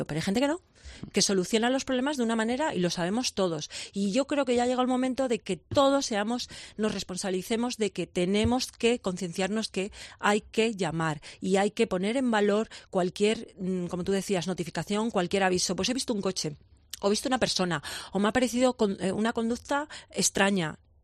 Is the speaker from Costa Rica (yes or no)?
no; Vences, Galicia, Spain; que en concreto allí en mi pueblo, en Vences, lo tenían con muchísimo cariño